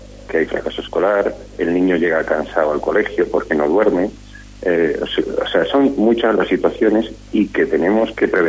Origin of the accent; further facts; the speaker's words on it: San Cristóbal de Entreviñas, Castile and León, Spain; yo soy de San Cristóbal Entre Viñas, de Zamora.